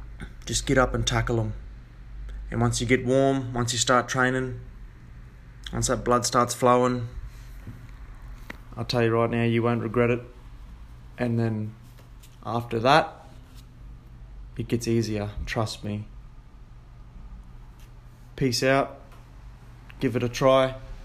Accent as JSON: {"language": "English", "region": "Queensland", "country": "Australia", "tie": "born or raised there", "lives_now": "Sydney, Australia", "said": "I'm out of my hometown. I'm from North Queensland, so it's a bit of a struggle for myself."}